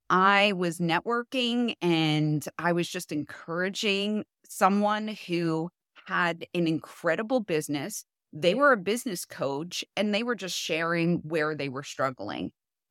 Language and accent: English; New Jersey, United States; Yeah, so I grew up in New Jersey